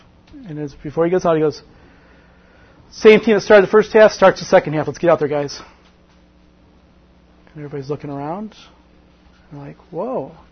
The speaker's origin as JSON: {"language": "English", "region": "Michigan", "country": "United States", "said": "Yes, I'm from Michigan. Michigan. Oh, how I hate Ohio State."}